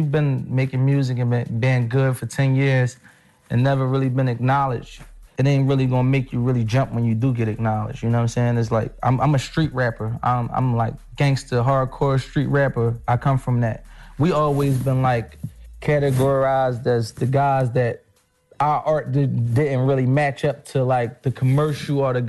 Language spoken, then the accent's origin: English; Philadelphia, Pennsylvania, United States; I came from Philadelphia era of having to stand on the corner.